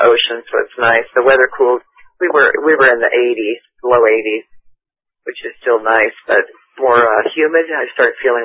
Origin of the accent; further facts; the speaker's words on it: Texas, United States; But we used to have ice cream a lot growing up in Texas.